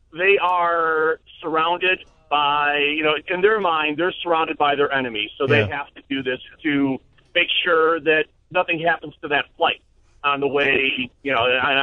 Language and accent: English; United States; born there; And so, I mean, on some levels, yeah, I was born in America.